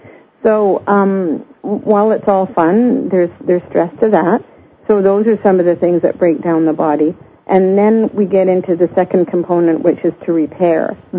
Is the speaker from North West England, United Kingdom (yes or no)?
no; Scotland, United Kingdom; born there; I was born actually in Scotland, so I have an EU passport, which is a lovely thing to have as well.